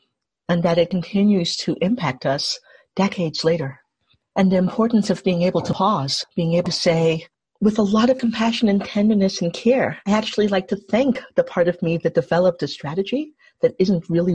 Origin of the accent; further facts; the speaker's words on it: New York City, New York, United States; So when I grew up in Harlem, many of these conditions were my experience.